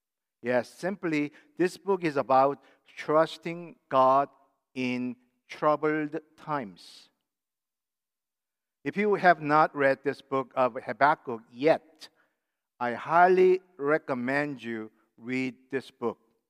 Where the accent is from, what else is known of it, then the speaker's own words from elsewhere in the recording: South Korea; When I was growing up in Korea